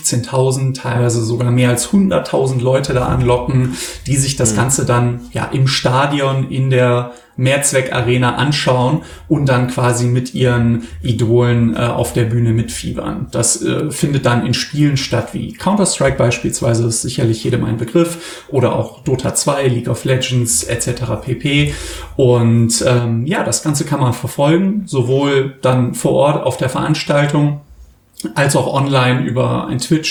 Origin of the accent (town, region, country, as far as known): Germany